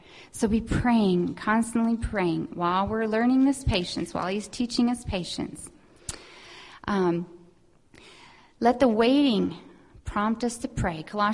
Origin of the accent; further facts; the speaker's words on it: Mexico; We grew up in Mexico as missionaries.